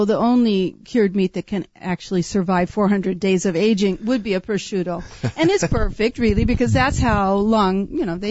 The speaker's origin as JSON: {"language": "English", "region": "California", "country": "United States", "said": "and originally, I'm from California, and just like you, made a lot of trips over to Italy over the years"}